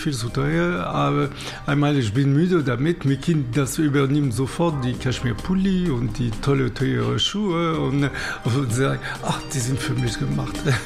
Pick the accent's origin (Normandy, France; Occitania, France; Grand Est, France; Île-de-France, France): Île-de-France, France; Paris; German is a second language; Ich habe, weil ich komme aus Paris, so ein Bedürfnis über Luxusprodukte